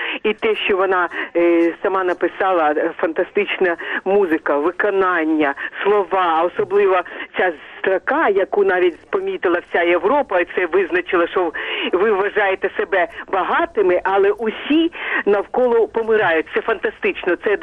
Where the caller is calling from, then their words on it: Kyiv, Ukraine; ми українці, я киянка